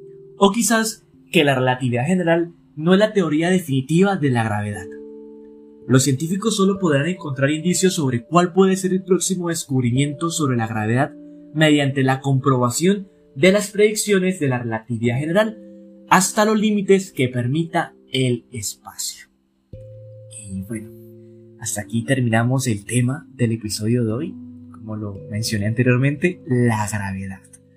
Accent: Colombia; vivo en Colombia, soy colombiano. Actualmente trabajo como profesor, soy docente. Estudié biología, así que soy biólogo

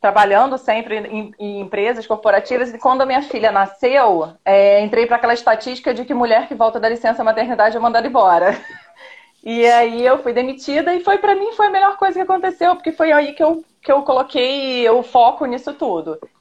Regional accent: Niterói, Rio de Janeiro, Brazil; Sou aqui de Niterói, no Rio de Janeiro, bem pertinho da Isis.

